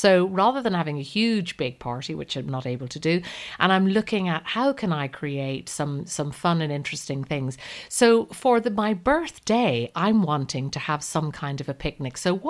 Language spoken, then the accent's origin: English; Ireland; And being an Irish girl, of course, the Guinness cake is always popular, you know, in my neck of the woods.